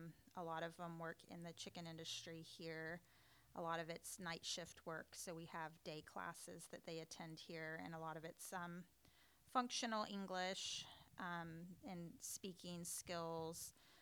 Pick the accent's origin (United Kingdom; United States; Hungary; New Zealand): United States; Murray, Kentucky; born there; I was born in Murray, Kentucky in 1975.